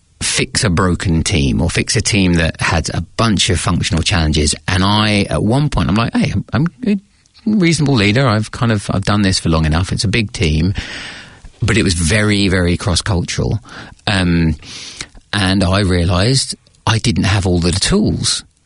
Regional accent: United Kingdom; now in New Zealand; So you may be able to tell from the accent, I am British, and I've had a funky path here to Aotearoa, New Zealand.

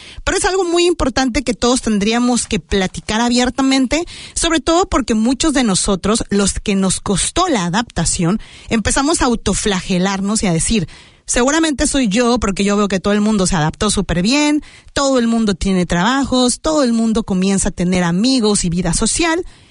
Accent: Mexico; moved away; Una de las razones incluso por las cuales me fui de México fue el tráfico.

